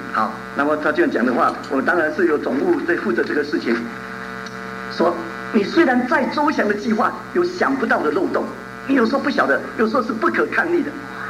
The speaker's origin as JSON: {"language": "Chinese", "country": "Taiwan", "said": "我是从台湾来的背景"}